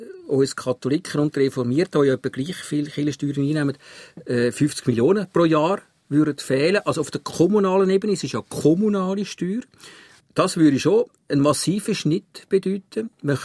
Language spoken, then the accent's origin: German; Schlieren, Zurich, Switzerland; Ich bin in Schlieren aufgewachsen, in einem Arbeiterdorf. Dort haben alle nicht viel zu beissen gehabt. Dort ist allen nicht so gut gegangen, den Arbeitern, den zugewanderten Katholiken.